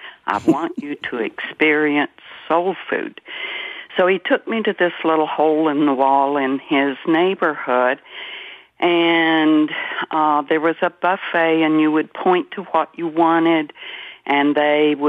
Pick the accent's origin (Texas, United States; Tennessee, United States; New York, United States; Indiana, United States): Tennessee, United States; moved away as an adult; also born or lived in Washington, D.C.; I grew up in Upper East Tennessee in the heart of the Appalachian Mountains.